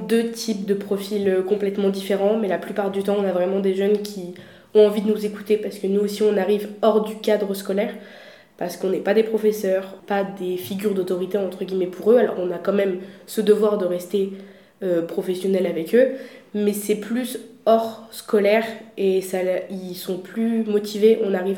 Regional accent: Tours, Centre-Val de Loire, France; j'ai 20 ans, je viens de Tours.

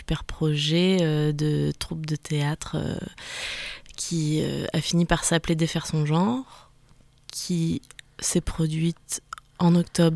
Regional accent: Tours, Centre-Val de Loire, France; Oui, je viens de Tours

